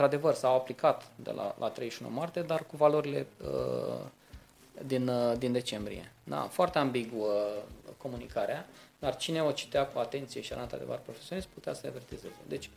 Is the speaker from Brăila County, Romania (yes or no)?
yes; Brăila, Brăila County, Romania; moved away as an adult; eu sunt din Brăila, până la aproape 20 de ani am stat acolo.